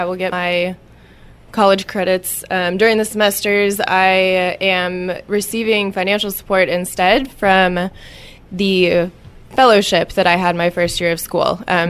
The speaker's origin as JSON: {"language": "English", "region": "Kansas", "country": "United States", "tie": "born or raised there", "said": "I was born and raised in Kansas, however, so I grew up in Kansas."}